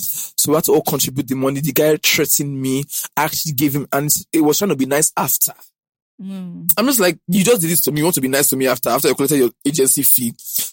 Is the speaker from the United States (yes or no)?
no; Warri, Delta, Nigeria; now in Lagos, Nigeria; You came from Ondo or Akure, you came from Ibadan, I came from Warri.